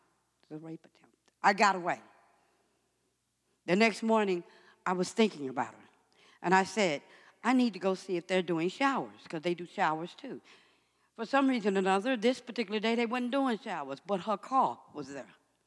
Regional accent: Dallas, Texas, United States; I'm from Dallas, Texas, the South Side, the ghetto.

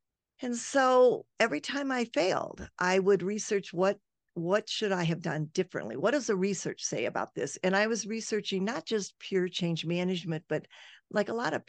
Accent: United States; especially when I was overseas working as an American, as a female in heavy industry

